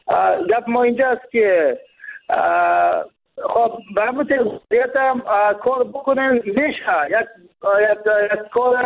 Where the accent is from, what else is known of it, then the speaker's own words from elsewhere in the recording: Jowzjan, Afghanistan; ولایت ما، ولایت جوزجان، برای فعلا یک ولایت ناامن است